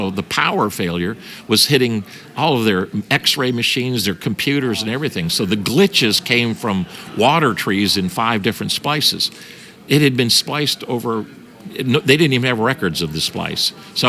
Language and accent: English; Toronto, Ontario, Canada; I grew up in Toronto.